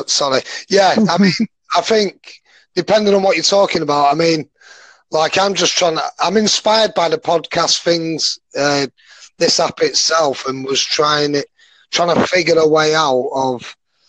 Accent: England, United Kingdom; I was born in England and I've lived in England all my life

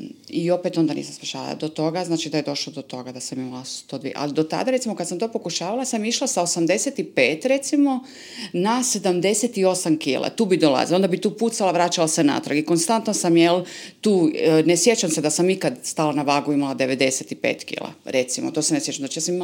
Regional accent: Lošinj, Primorje-Gorski Kotar County, Croatia; ja sam sa Lošinja, i došla sam kod mame

